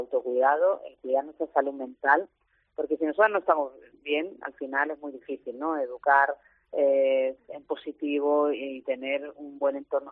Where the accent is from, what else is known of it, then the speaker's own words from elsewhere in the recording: Málaga, Andalusia, Spain; como malagueña, pues me hace mucha ilusión